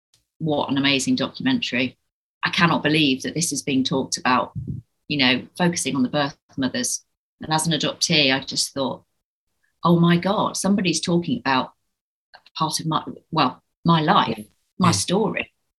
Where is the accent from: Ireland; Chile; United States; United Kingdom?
United Kingdom; Birmingham, West Midlands; also born or lived in Northampton; I'm an adoptee. I was born in January in Northampton in 1974, and I was adopted at 8 weeks old, and I lived in Birmingham.